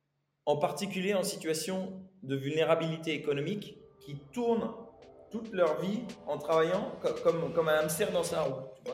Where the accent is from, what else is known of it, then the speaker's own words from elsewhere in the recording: Beauvais, Hauts-de-France, France; moved away as an adult; also born or lived in Argentina / United Arab Emirates; donc j'ai 34 ans. Je viens de Beauvais. Dans le Nord, mon père est français, ma mère est égyptienne, sa famille italienne-libanaise.